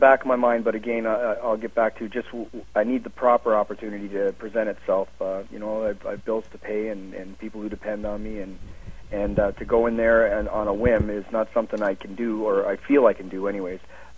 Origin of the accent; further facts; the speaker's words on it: London, Ontario, Canada; moved away; I'd left London and hadn't done a lot of racing in London.